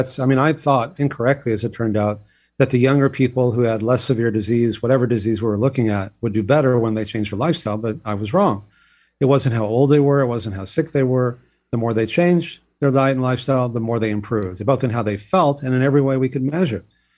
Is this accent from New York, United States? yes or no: no; Texas, United States; You know, I grew up in Texas where exercise was always punishment, you know, go take a lap or give me 50 pushups or whatever.